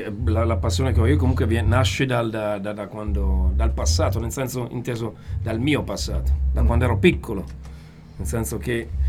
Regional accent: Corciano, Umbria, Italy; nel senso da come sono cresciuto, a Corciano

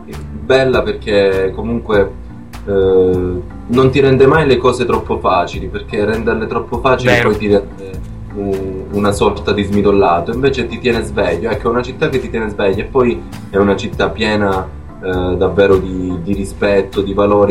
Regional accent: Cosenza, Calabria, Italy; now in Rome, Italy; io sono cresciuto a Cosenza, abito a Roma

